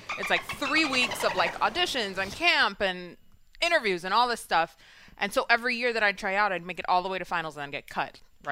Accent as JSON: {"language": "English", "town": "New York City", "region": "New York", "country": "United States", "tie": "born or raised there", "said": "Yeah, I grew up in Washington Heights."}